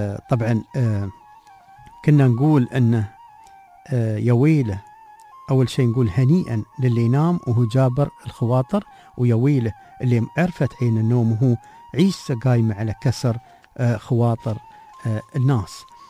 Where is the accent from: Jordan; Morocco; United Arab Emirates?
United Arab Emirates